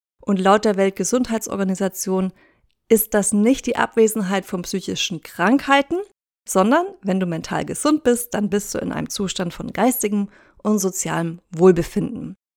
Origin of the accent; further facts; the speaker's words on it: Southern Germany, Germany; now in Gran Canaria, Spain; hier im Norden von Gran Canaria, wo ich wohne, da sind die Sommer gar nicht so heiß, wie ich das aus meiner Heimat Süddeutschland gewohnt bin.